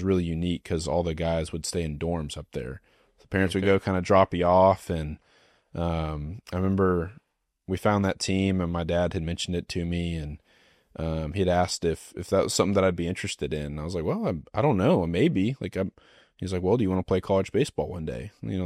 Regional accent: Aledo, Texas, United States; Yeah, born and raised in Aledo, Texas. Been there my entire life.

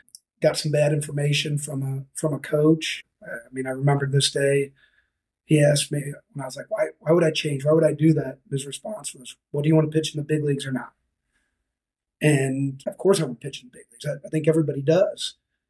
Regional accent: St. Louis, Missouri, United States; I grew up in St. Louis, got drafted out of high school by the Rockies, and then ended up going to Southwest Missouri State

